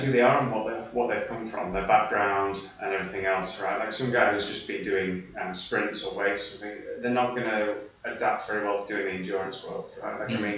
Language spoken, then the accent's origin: English; Lincoln, East Midlands, United Kingdom; accent: Yorkshire; also born or lived in Leeds; No, I'm actually from Lincoln.